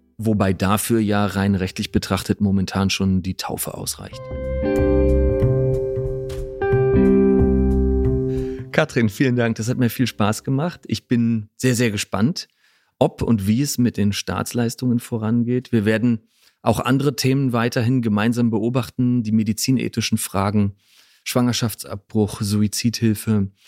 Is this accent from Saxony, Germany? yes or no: no; Berlin, Germany; Also ich bin ja in West-Berlin aufgewachsen, 1980 geboren